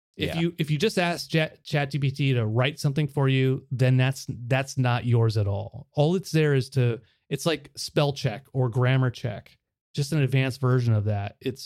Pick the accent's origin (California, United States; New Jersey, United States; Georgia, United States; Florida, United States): California, United States; born there; I was born in California. I was in the military.